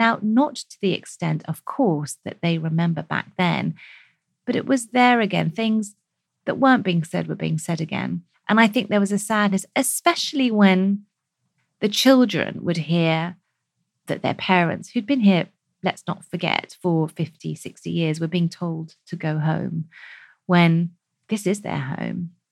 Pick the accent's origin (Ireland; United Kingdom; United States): United Kingdom; And I think that if we as British South Asians don't know our history, that's not a good thing.